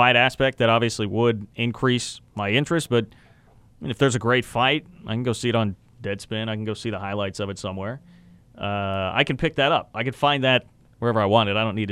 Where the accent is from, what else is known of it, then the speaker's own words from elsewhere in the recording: Kansas City, United States; also born or lived in Wichita; I grew up in Kansas City, Wichita / Kansas City. I claim Kansas City.